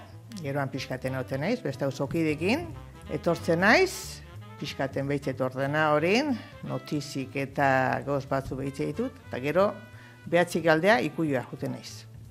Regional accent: Azpeitia, Basque Country, Spain; Ez, ez, ni azpeitiarra naiz.

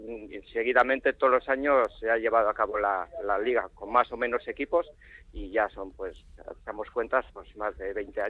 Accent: Ortuella, Basque Country, Spain; una fotografía que es bastante conocida en mi pueblo de Ortuella, que está datada de 1917

